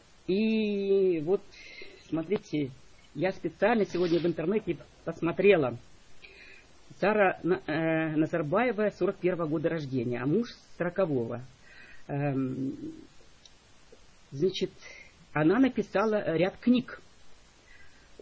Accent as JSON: {"language": "Russian", "region": "Saint Petersburg", "country": "Russia", "said": "Я из Санкт-Петербурга. Значит, 812 код Санкт-Петербурга."}